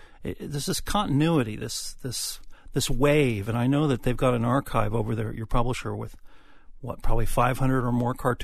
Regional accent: Iowa, United States; Of course, I'm from Iowa, so I'm a little biased.

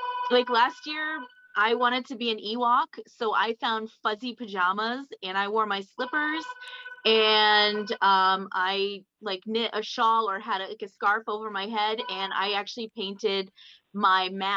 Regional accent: Maine, United States; Because I've also had snow on Halloween as a little kid growing up in Maine.

